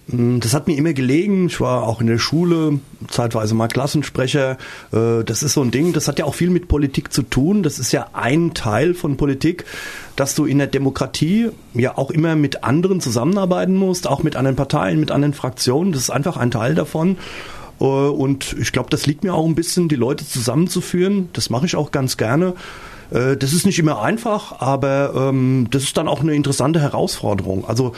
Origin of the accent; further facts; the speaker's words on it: Nierstein, Rhineland-Palatinate, Germany; now in Rüsselsheim, Germany; ich habe gerne in Nierstein, ich bin da aufgewachsen, ich habe da gerne gelebt. Meine Eltern leben noch da, das ist sehr schön.